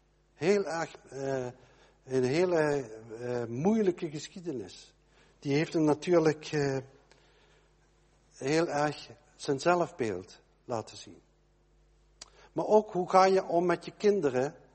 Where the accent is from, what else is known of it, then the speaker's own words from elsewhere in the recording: Netherlands; we zijn toch als Nederlanders erg